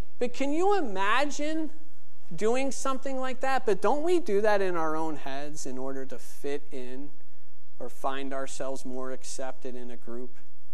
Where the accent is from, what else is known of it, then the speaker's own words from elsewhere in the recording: Pennsylvania, United States; I'm from Pennsylvania, right? You guys know that.